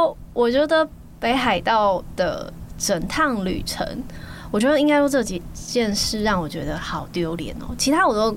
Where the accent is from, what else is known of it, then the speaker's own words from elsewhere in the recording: Taiwan; 我说的鬼捣人是，对，就是我们台湾人。